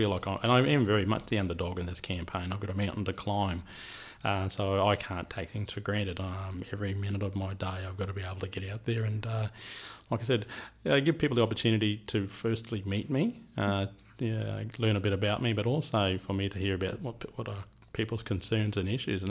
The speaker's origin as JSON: {"language": "English", "town": "Innisfail", "region": "Queensland", "country": "Australia", "tie": "born or raised there", "said": "I grew up in Innisfail"}